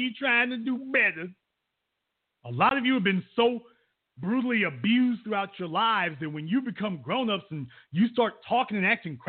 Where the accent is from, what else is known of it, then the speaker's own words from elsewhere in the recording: Louisiana, United States; as black people from the South, I was born and raised in Louisiana.